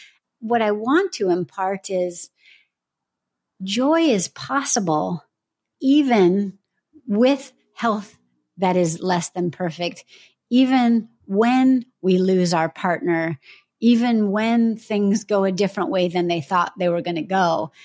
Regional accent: California, United States; I'm from California, helpful for me, maybe helpful for anyone, I don't know.

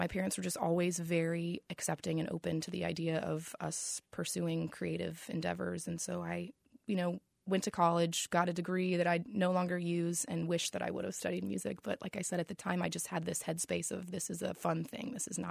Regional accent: High Springs, Florida, United States; High Springs, so just north of Gainesville. And my parents, we moved out kind of past the city limits when I was in the fifth grade.

